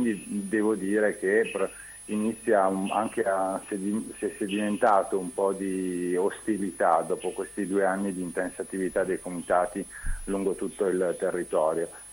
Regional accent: Turin, Piedmont, Italy; now in Genoa, Italy; anche prima che io arrivassi a Genova, perché io sono torinese

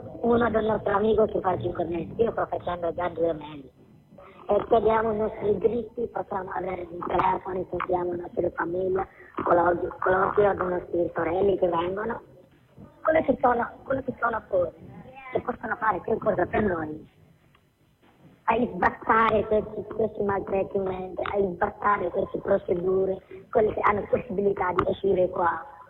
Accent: Venice, Veneto, Italy; io sono di Venezia

